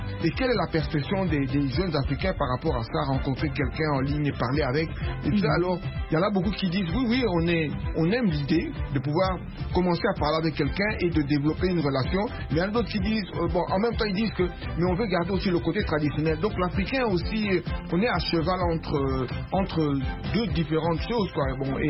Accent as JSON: {"language": "French", "country": "Belgium", "tie": "born there", "said": "Écoute, moi, je suis né en Belgique."}